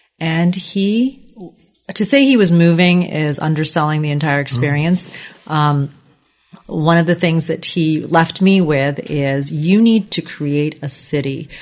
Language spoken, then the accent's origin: English; Culver City, California, United States; also born or lived in India; I've been here 14 years, I believe. Yeah, I've been a long-term resident. I grew up partially in India, and then grew up in Culver City and went to school in West LA, and then came here about 14 years ago.